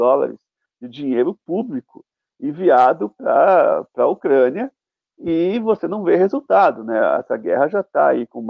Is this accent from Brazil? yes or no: yes; Brazil; Para nós que somos brasileiros